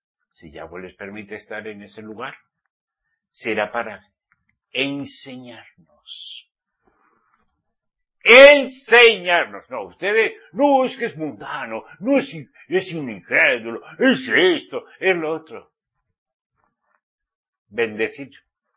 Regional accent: Pamplona, Navarre, Spain; moved away; Pero clamo para que mi tierra Pamplona, Navarra, sea salva. ¿Qué les parece? Él me sacó de allí, es mi Egipto.

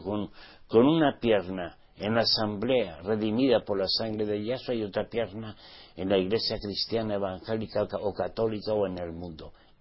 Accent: Spain; Claro, será porque somos españoles, será por eso.

